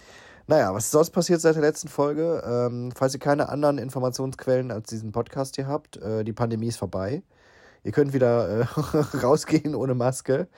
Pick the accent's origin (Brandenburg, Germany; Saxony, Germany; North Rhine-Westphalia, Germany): North Rhine-Westphalia, Germany; Krefeld; ich komme ja aus Krefeld.